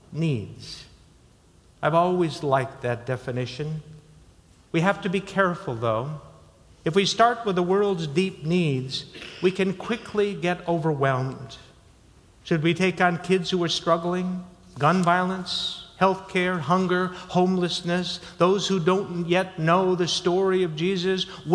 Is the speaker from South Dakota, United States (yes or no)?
yes; South Dakota, United States; I got a summer job with a construction company in my hometown in South Dakota.